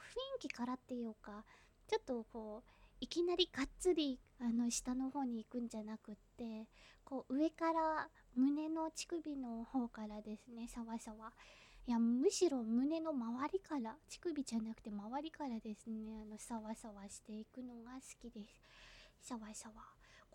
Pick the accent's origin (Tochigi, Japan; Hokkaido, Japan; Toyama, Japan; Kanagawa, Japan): Kanagawa, Japan; 出身地は神奈川です。